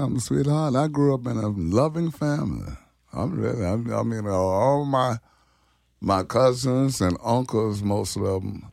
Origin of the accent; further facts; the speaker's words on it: Louisiana, United States; I grew up in the Garden District up on Durban, between First and Second.